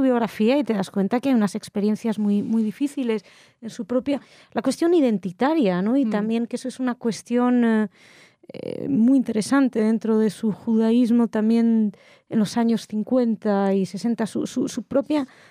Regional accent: France; Soy francesa también

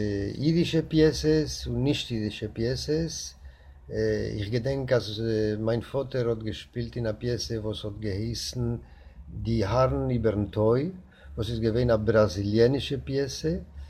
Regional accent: Buenos Aires, Argentina; born there; German is a second language; Ich bin geboren geworden in Buenos Aires.

